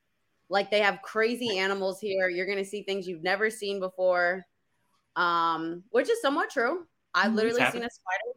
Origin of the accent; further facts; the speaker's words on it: New Jersey, United States; I'm from Jersey, so.